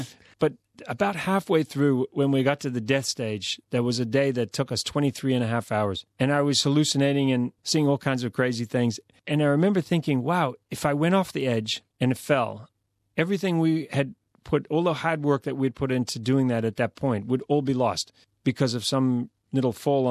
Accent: Christchurch, Canterbury, New Zealand; And when the film played in Christchurch, my hometown, We had 900 people packed into this theater in my hometown

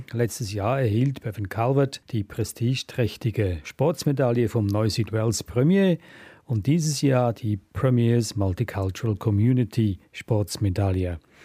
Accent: Switzerland; Ich bin Schweizer, ich sollte eigentlich mehr darüber wissen, weil ich auch mit dieser Kultur aufgewachsen bin.

